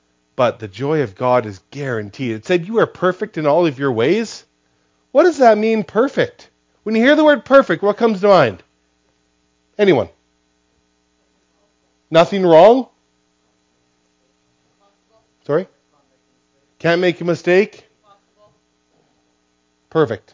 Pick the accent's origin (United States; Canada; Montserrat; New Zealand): Canada; Grande Prairie, Alberta; born there; I was born in Grand Prairie, Alberta.